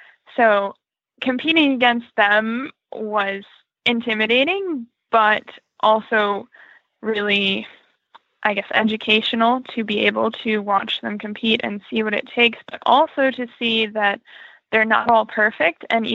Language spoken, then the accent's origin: English; North Carolina, United States; I am from North Carolina. I'm 19, and I've basically been a dressage rider my whole life.